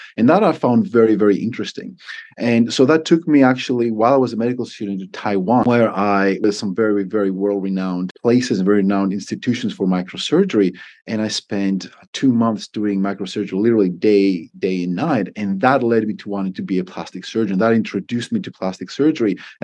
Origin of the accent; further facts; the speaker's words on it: Athens, Attica, Greece; I grew up in Athens, and I wanted to be a doctor from a very young age